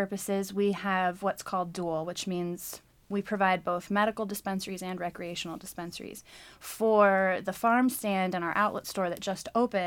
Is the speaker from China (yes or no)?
no; the South, United States; especially coming from the DARE community and growing up in the South and not being exposed to cannabis at all.